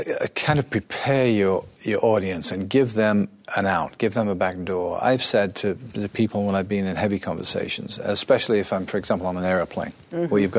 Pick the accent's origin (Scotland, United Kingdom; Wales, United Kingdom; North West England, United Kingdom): North West England, United Kingdom; Liverpool; I grew up in Liverpool, England, and that's where I was first exposed to the church.